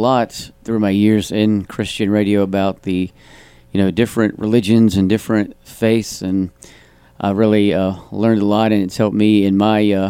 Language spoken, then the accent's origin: English; Charlotte, North Carolina, United States; now in Mount Holly, United States; Yep, I'm originally from Charlotte, but I live in the Belmont area, actually in Mount Holly.